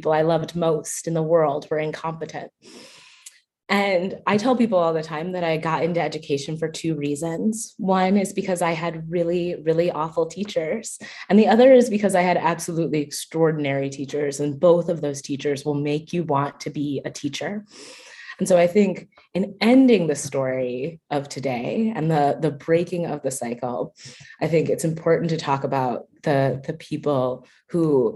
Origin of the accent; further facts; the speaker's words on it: Madison, Wisconsin, United States; I was born in Madison, Wisconsin, and I went to school here and I love this community for a reason.